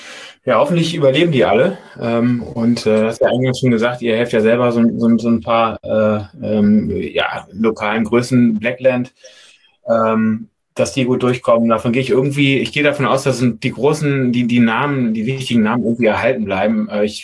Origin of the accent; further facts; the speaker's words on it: Berlin, Germany; Ich kann das als Berliner überhaupt gar nicht ernst nehmen, weil Köln und Düsseldorf sind no so nah nebeneinander wie in Berlin.